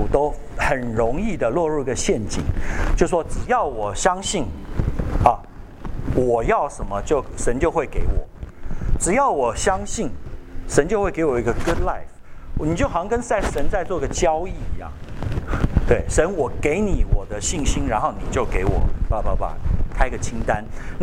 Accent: Taiwan; 至少我是台湾来嘛，我们台湾小时候那个嚯、哦、那个我那个年代啦

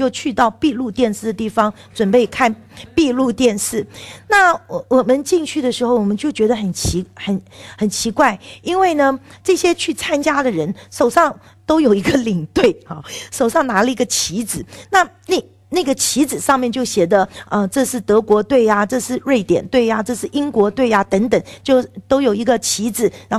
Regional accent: China; 我们中国人没有代表，我们中国人亚洲没有代表。

